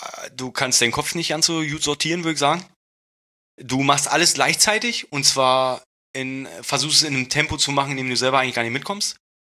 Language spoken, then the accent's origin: German; Berlin, Germany; accent: Berlin dialect; mein Berliner Dialekt